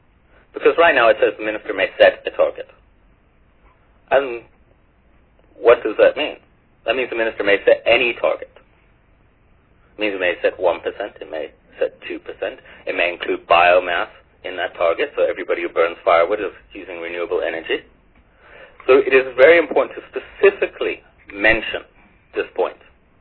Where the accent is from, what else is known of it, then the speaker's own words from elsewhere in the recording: Johannesburg, Gauteng, South Africa; We are from Johannesburg, by the way. We've come all the way from Johannesburg to make public presentation here.